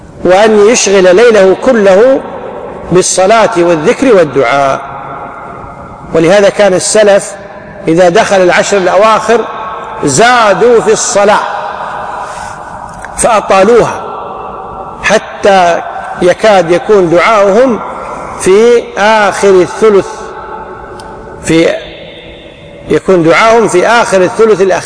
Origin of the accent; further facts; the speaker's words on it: Kuwait; بعض المدارس عندنا في الكويت ما فيها مسجد